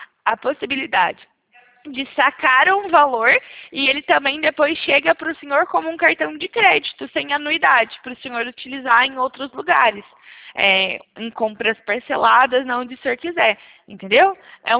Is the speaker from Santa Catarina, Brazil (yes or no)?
no; Franca, São Paulo, Brazil; Não, eu sou de Franca, estado de São Paulo.